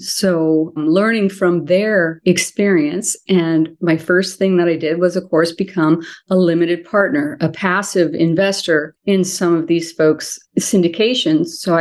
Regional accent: California, United States; So I grew up in California and eventually went down to San Diego to get my PhD.

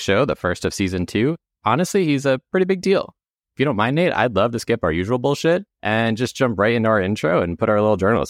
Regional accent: New England, United States; I grew up in New England, so I know you guys from, or I know you from King Richard's Fair going back.

